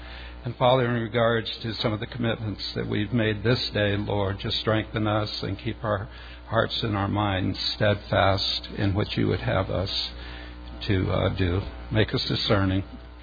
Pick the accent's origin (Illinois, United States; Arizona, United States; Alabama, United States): Arizona, United States; Heber; Mike comes from Anthem, and I come from Heber.